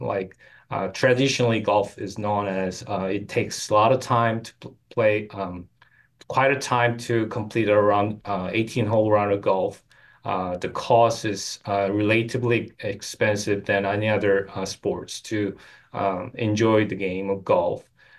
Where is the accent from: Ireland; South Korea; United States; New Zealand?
South Korea; I grew up in South Korea